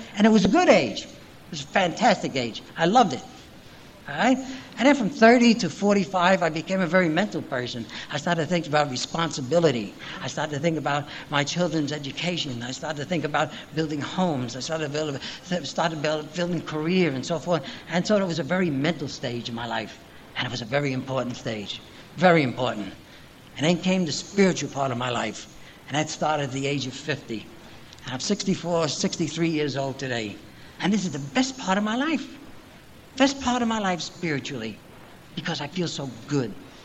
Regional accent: Brooklyn, New York, United States; I was from Brooklyn anyway.

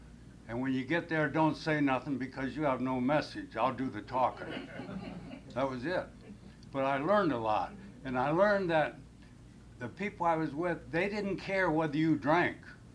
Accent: Muskegon, Michigan, United States; But anyway, going back, I grew up in Michigan.

